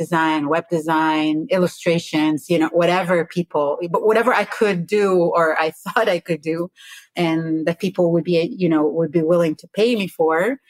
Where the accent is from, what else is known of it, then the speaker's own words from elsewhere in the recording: Israel; now in Houston, United States; I live in Houston, Texas. I'm originally from Israel, emigrated to the US 18 years ago this year.